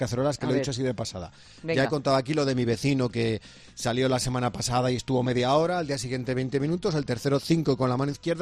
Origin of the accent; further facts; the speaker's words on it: Spain; ¿qué somos los españoles sin piscina?